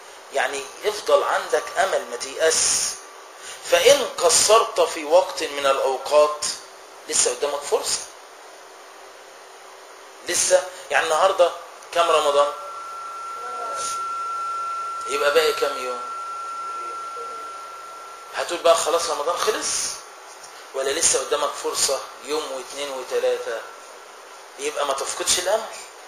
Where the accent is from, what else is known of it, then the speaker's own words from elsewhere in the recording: Egypt; عندنا في مصر